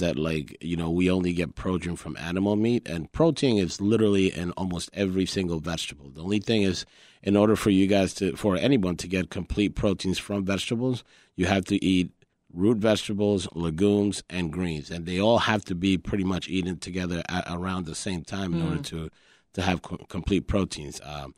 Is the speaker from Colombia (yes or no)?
yes; Colombia; English is a second language; also born or lived in New York, United States; now in Chicago, United States; I was born in New York, and my childhood was raised in Colombia. When I came to the U.S., I didn't speak English